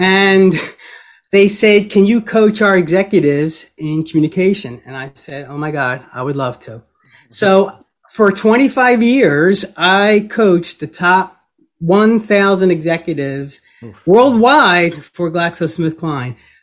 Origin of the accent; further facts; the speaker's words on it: Philadelphia, Pennsylvania, United States; Well, I'm born and raised in Philly. Actually, I grew up about 2 miles from U Sciences campus, so I haven't gone very far.